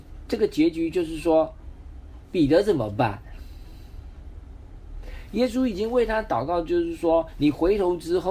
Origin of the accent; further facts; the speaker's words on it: Taiwan; 我们台湾话叫做假崩红地短